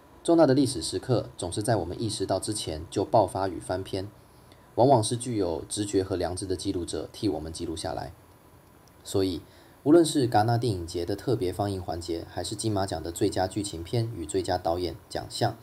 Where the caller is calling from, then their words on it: Canada; 我是来自加拿大的